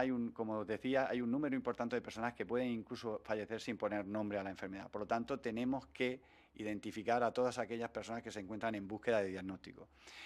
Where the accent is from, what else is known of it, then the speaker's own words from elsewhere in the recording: Region of Murcia, Spain; Hoy somos ciudadanos murcianos, hoy somos ciudadanos españoles y también somos ciudadanos europeos.